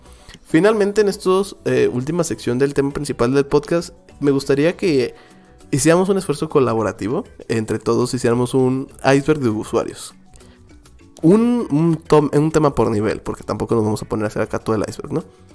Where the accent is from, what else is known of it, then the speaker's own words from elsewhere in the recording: Oaxaca, Mexico; así que hablo un chorro de Chihuahua, pero realmente soy de Oaxaca